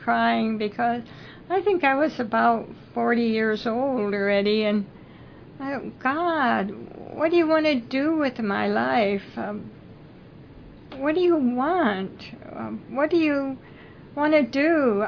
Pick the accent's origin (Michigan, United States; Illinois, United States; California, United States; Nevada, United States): Illinois, United States; Zion; Because I came from Zion, Illinois, and I thought the only place the presence of the Lord was in the faith home.